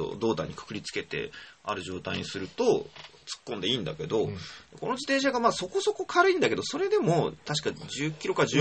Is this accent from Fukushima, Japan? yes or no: yes; Fukushima, Japan; 私も福島出身だっていうことを盾にして言うけれども、